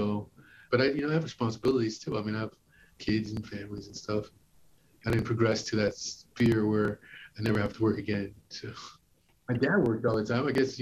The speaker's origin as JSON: {"language": "English", "town": "Los Angeles", "region": "California", "country": "United States", "tie": "born or raised there", "lives_now": "New York, United States", "said": "I grew up in Los Angeles, first in South Central, then in Carson. My family's still there."}